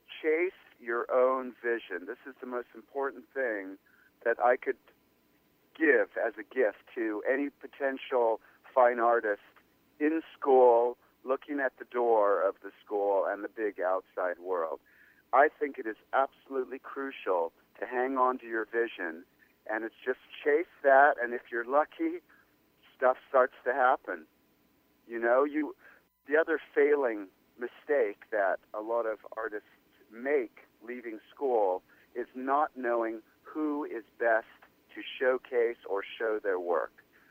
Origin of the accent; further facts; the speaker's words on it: United Kingdom; also born or lived in Los Angeles, United States; one an American background, where I am an American citizen, I was born in L.A., and the other is my upbringing in Britain, so I've been exposed to these two different cultures